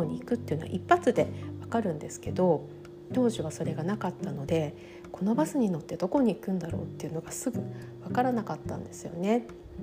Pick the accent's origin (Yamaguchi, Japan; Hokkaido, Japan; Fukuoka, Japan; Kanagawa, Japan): Hokkaido, Japan; Sapporo; 私も札幌出身で寒いのには慣れていると思っていたんですけれども